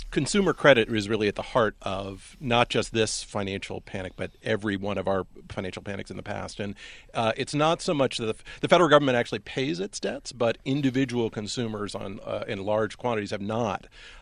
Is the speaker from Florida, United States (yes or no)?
yes; Sanford, Florida, United States; also born or lived in Miami; I am a Floridian, actually. I was raised in Florida, raised in Sanford, and lived in Miami for a while.